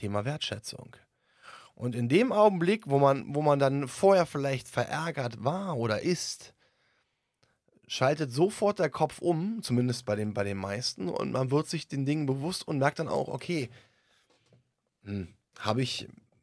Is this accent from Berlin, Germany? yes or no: yes; Berlin, Germany; ich komme ja aus Berlin, speziell in Berlin